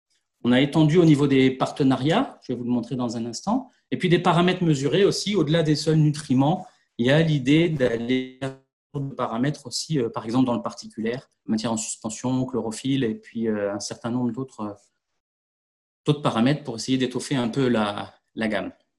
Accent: Brittany, France; comme on a chez nous en Bretagne, ce qui est la caractéristique de notre territoire

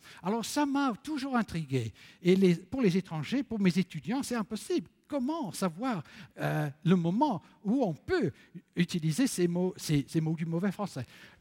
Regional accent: England, United Kingdom; French is a second language; Chez nous, en Angleterre, la distinction sociale se fait surtout, je le disais, au moyen de l'accent.

